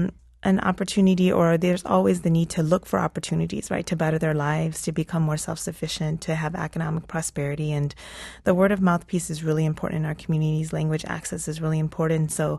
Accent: Hamtramck, Michigan, United States; also born or lived in Detroit; We were resettled in Detroit, Michigan. So I grew up in Hamtramck, and then I grew up in Detroit most of my life, and then a little bit in the suburbs.

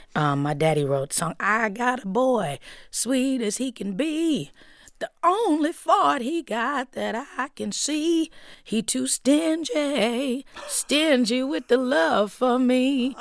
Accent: New York City, New York, United States; So I always say I grew up in Harlem, right smack dab in the middle of the hip-hop era.

